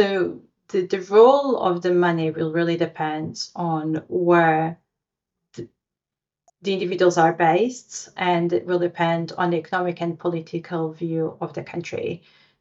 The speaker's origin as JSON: {"language": "English", "country": "Portugal", "moved": "yes", "lives_now": "United Kingdom", "said": "I mean, I'm from Portugal and I live in UK."}